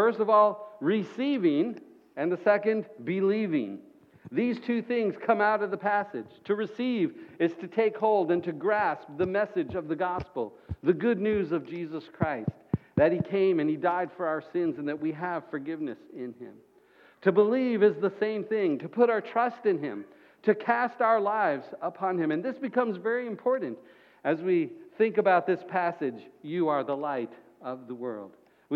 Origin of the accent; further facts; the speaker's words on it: Florida, United States; So I grew up in Florida thinking no one lives in West Virginia. Well, here I am living in West Virginia in this little part of the world.